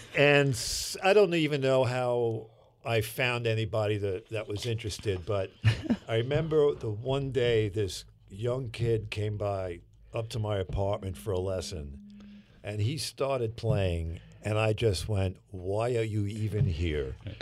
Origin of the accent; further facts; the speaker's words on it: Brooklyn, New York, United States; I grew up in Brooklyn.